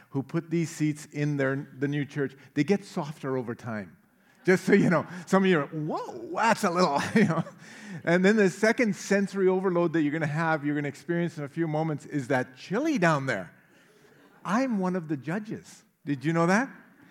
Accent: Powell River, British Columbia, Canada; There's something nostalgic that comes over me whenever I come to the Comox Valley, and it's because I grew up in Powell River.

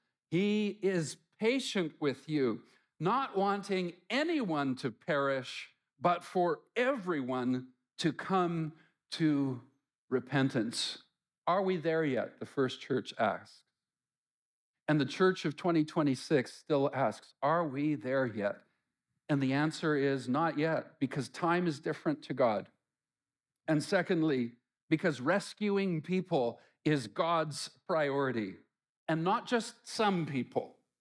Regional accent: British Columbia, Canada; We grew up in the Lower Mainland

